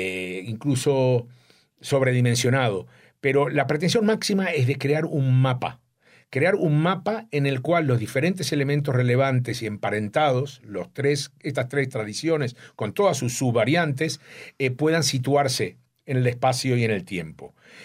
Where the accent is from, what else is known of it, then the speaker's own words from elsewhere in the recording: Uruguay; yo crecí en Uruguay casi sin educación judía porque mis propios padres no sabían nada